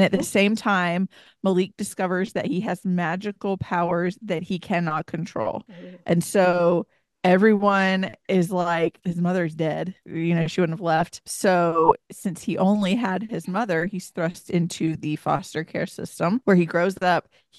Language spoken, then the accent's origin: English; Southern US, United States; Growing up in the South, you don't get as much of the, ooh, it's dark and scary